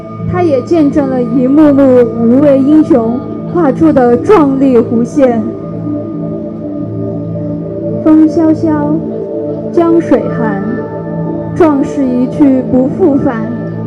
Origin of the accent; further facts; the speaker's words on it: Kunming, Yunnan, China; 我是来自昆明市盘龙区鼓楼街道的